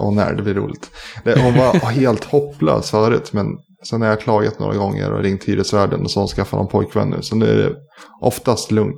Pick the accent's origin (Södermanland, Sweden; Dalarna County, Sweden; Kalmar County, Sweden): Södermanland, Sweden; Nyköping; så mötte jag en gammal vän relativt nyligen när jag var hemma i Nyköping